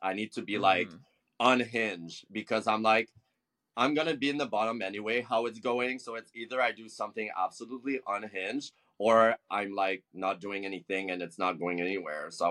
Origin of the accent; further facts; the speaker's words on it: Montreal, Quebec, Canada; I'm from Montreal, as you may have known or not.